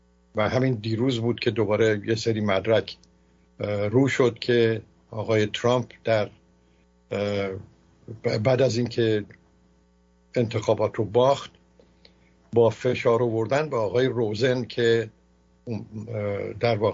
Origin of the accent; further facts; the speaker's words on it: Iran; موضوعی که بسیار برای من به عنوان یک ایرانی